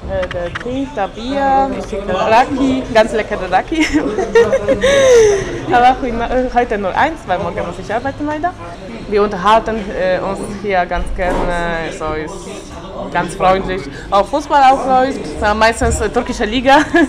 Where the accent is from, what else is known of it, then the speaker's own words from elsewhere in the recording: Lesser Poland, Poland; German is a second language; now in Wuppertal, Germany; ich komme aus Polen, aus kleinem Dorf neben Krakau, so 100 Kilometer von Krakau. Ich habe fast 28 Jahre alt. Ich arbeite bei Aldi hier in Wuppertal.